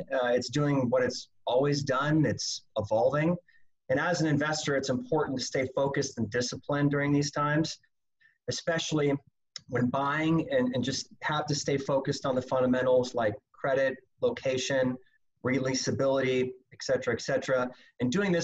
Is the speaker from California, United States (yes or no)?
no; Omaha, Nebraska, United States; moved away as an adult; now in Phoenix, United States; So I'm originally from Omaha, Nebraska. Came down here to Phoenix about 18 years ago.